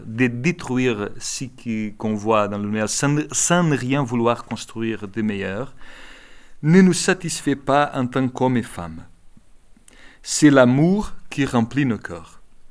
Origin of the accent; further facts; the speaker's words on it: Portugal; Parce qu'en tant que Portugais, je sentis toujours la même phrase appliquée à moi et à mes compatriotes.